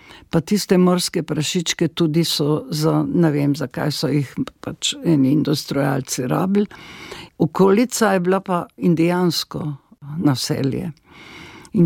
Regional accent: Savinja, Slovenia; večino življenja sem preživela v Savinjski dolini, se tudi poročila in živela v Žalcu 30 let. Potem sem se z možem zasidala hišo in se preselila v Braslovče.

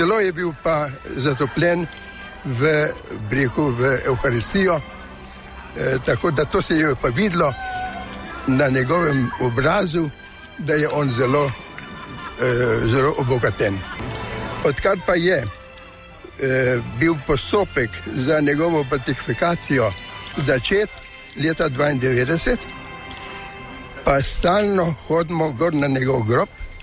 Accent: Mokronog, Southeast Slovenia, Slovenia; Je tudi moj rojak. On je zvodal doma, ki sem pa iz Mokronoga.

